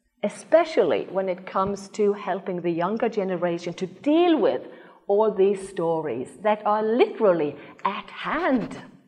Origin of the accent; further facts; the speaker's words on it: Norway; English is a second language; Not that we come from Norway and as if we have all the answers.